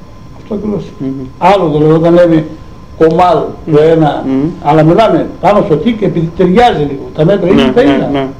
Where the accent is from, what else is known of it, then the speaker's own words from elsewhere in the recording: Eastern Macedonia and Thrace, Greece; Εγώ πήγα στην Καστοριά, έπαιξα και με καταλάβανε ότι είμαι θρακιώτης και έπαιζα θρακιώτικο.